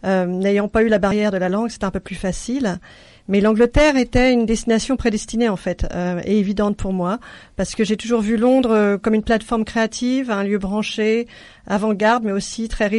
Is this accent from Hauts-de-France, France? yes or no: no; Grand Est, France; also born or lived in Paris; now in London, United Kingdom; je suis directeur artistique et design consultant à Londres. Je suis originaire de Champagne mais j'ai aussi habité à Paris Et il s'avère en fait que désormais, j'ai vécu plus longtemps à l'étranger en milieu anglo-saxon qu'en France.